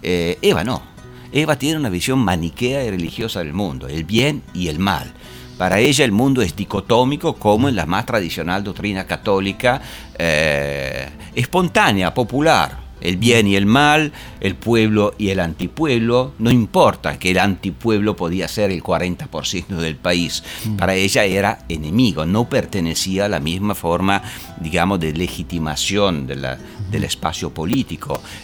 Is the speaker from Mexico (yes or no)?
no; Italy; Yo vengo de Italia, hemos tenido 20 años de berlusconismo, y sé bien qué significa.